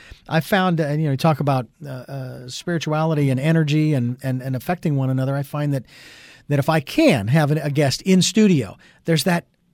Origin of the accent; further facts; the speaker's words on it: Phoenix, Arizona, United States; I'm from Phoenix, Arizona, where the baseball team, the Diamondbacks, are from